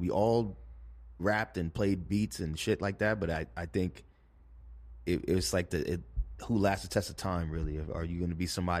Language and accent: English; Flatbush, New York, United States; Particularly where I grew up in Flatbush was really Caribbean. And my dad is Jamaican. So, like, I felt really at home all the time.